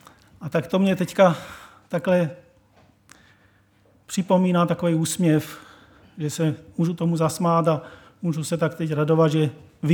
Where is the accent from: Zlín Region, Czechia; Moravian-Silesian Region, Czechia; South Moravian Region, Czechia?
South Moravian Region, Czechia; Drnholec; jak já jsem vyrůstal v Drnholci … kteří byli křesťané v mládí, pocházeli ze Slovenska